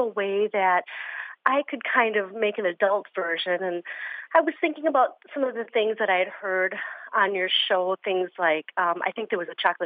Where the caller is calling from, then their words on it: Corvallis, Oregon, United States; I'm from Corvallis, Oregon.